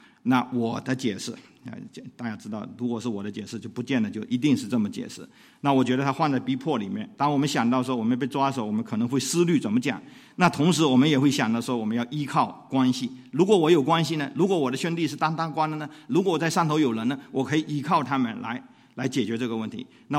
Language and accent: Chinese; United States; 我们是美国人，我们只有护照没有身份证